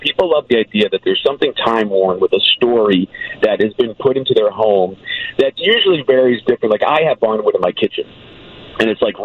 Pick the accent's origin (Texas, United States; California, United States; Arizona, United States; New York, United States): New York, United States; Yeah, I'm from New York originally, so.